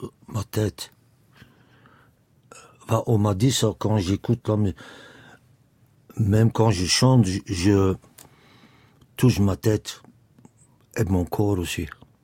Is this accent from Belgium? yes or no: yes; Ostend, Flanders, Belgium; born there; Parce que moi, je suis né à Ostende, près de la mer.